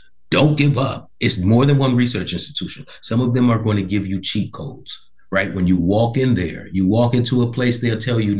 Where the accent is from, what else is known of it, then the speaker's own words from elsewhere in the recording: Chicago, Illinois, United States; but I'm from Chicago. That was happening to me 30 years ago, right?